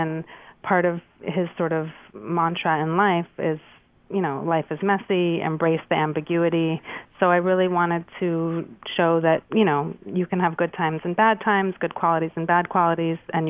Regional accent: Toronto, Ontario, Canada; born there; I was born in Toronto while they were there making the show.

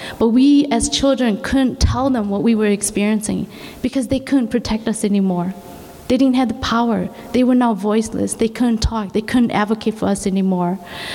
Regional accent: St. Paul, Minnesota, United States; I grew up in St. Paul.

